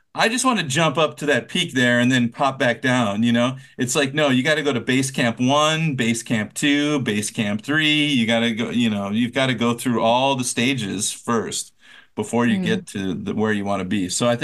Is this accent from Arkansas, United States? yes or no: no; Minnesota, United States; also born or lived in California; I'm from Minnesota, and I didn't even know I had an accent until I moved to California, and everybody started making fun of the way that I spoke English.